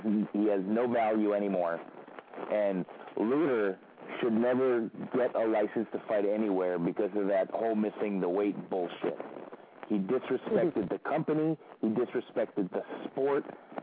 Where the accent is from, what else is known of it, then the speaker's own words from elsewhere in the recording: Daly City, California, United States; It's actually in Daly City, which I grew up in Daly City.